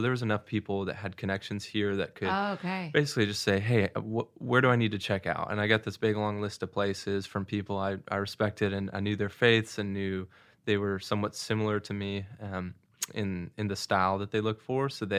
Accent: Seattle, Washington, United States; also born or lived in St. Louis, Missouri; So I grew up in Seattle, but then moved to St. Louis and then have been at school at University of Missouri.

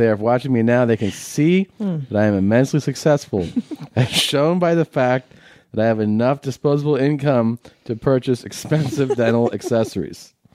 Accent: Florida, United States; now in Fort Worth, United States; I currently reside in Fort Worth, Texas, but I am originally from Florida.

